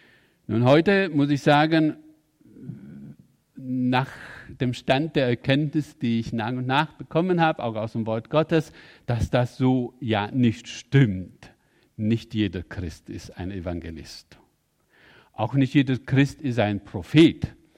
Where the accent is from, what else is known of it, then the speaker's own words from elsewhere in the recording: Transylvania, Romania; moved away; In meiner Herkunftsgemeinde aus Siebenbürgen, wo ich herkomme, da wurde sehr viel Wert darauf gelegt, dass wir evangelisieren. Und das war ja gar nicht so ungefährlich, weil wir lebten in einem kommunistischen Regime